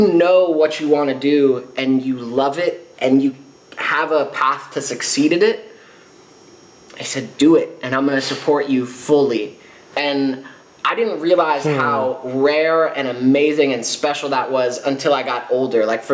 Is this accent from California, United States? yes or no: no; Georgia, United States; born there; Yeah, so I was born in Georgia.